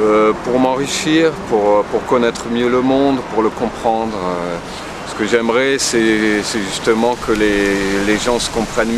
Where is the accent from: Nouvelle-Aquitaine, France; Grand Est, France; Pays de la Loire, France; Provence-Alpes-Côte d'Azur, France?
Nouvelle-Aquitaine, France; Bordeaux; also born or lived in Paris; Je suis de père anglais, de mère corse, et j'ai grandi à Bordeaux, où j'ai fait presque toutes mes études.